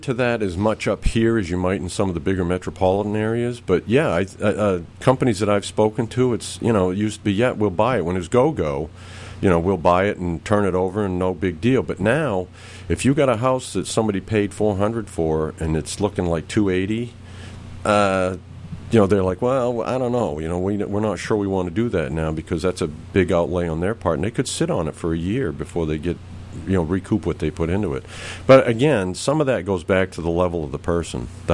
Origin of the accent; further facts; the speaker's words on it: Brunswick, Maine, United States; also born or lived in Allagash / Fort Kent; now in Topsham, United States; Originally, I'm from Allegash, which, yes, for those of you out there, it is literally the end of the road. I was born in Fort Kent, and then I grew up in Brunswick, and my wife and I live in Topsom now.